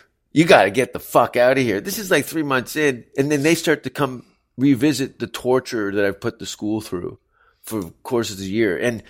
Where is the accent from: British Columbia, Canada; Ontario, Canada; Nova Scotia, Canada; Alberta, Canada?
Ontario, Canada; Hamilton; Idolized, I love the song and dance man of Martin Short, coincidentally, from my hometown.